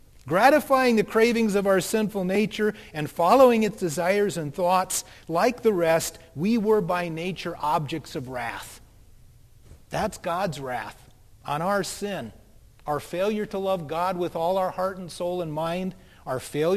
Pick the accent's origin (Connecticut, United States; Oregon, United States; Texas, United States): Oregon, United States; I come from the Oregon coast. We didn't have teams like that.